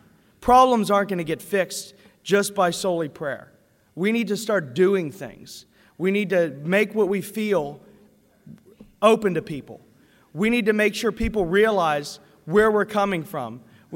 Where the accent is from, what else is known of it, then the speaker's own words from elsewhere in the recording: United States; I'm not white. I'm Irish and German and I'm an American and I'm proud of that.